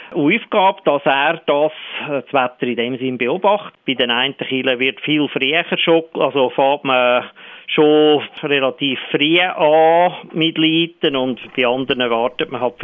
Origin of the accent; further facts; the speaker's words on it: Sarnen, Obwalden, Switzerland; Bei uns in Sarnen oder auch bei uns im Rammersberg, da wird mit einer Glocke geläutet.